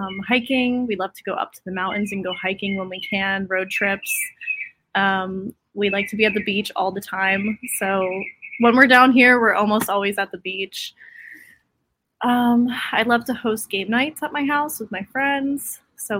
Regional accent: Parkland, Florida, United States; now in Naples, United States; I'm originally from the East Coast of Florida, Parkland, Florida.

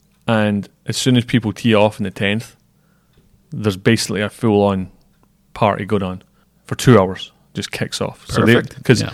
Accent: Scotland, United Kingdom; I'm Scottish, so I wouldn't waste it.

